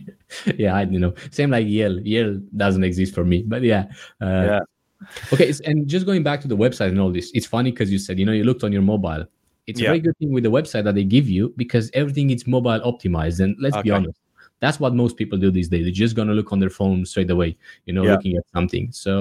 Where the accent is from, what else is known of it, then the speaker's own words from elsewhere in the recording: Romania; English is a second language; moved away; They just opened a care home back in my hometown in Romania.